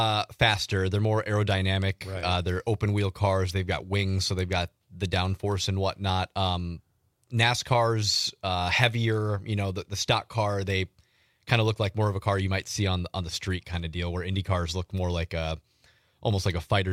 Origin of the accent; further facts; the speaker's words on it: Wisconsin, United States; And yeah, man, we're from Wisconsin.